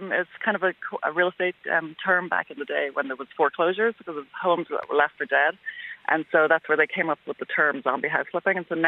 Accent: Mullingar, Leinster, Ireland; also born or lived in Dublin; So I was born in Mullingar, actually in Dublin, but from Mullingar, and my family lived near Multifarnham.

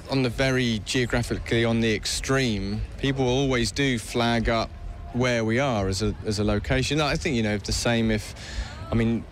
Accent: South West England, United Kingdom; Quite a lot of being Cornish for a long time was about rejecting what I wasn't. Which was, you know, saying, oh, I'm not English, you know, I'm not this, I'm not

